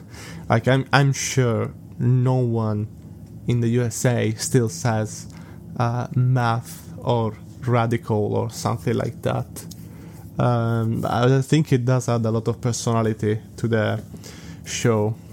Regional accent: Italy; first language Italian; English is a second language; initially, I would watch it in my native language, which is Italian. So I watched, you know, every Italian episode I could get my hands on by watching. I didn't even have access to Cartoon Network. We do have Cartoon Network in Italy

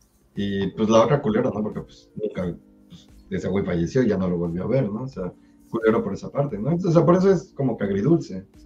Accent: Japan; Siendo japonés, pues sí, es por, sí, leal y honor.

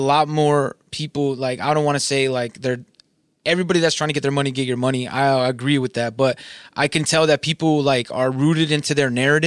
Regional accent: California, United States; also born or lived in desert area; And I'm from Southern California. And I was like, dude, yeah, right. Like there was in the early 2000s, there was days that it was, cause I lived in the desert, more desert area.

